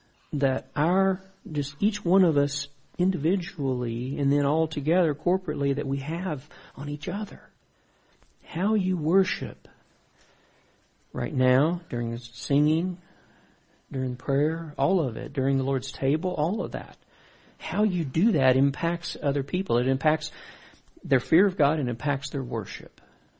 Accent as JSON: {"language": "English", "region": "Louisiana", "country": "United States", "tie": "born or raised there", "said": "I grew up in South Louisiana and we had a lot of clay there."}